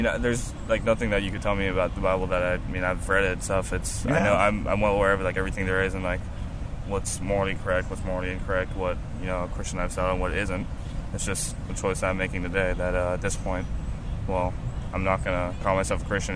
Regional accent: France; I was raised in France. I wasn't raised a Christian

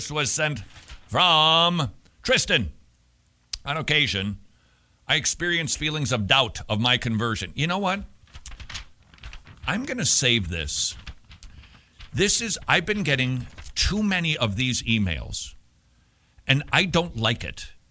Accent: Minnesota, United States; in the state of Georgia, where I reside, formerly of Minnesota, so now my accent, oof-da.

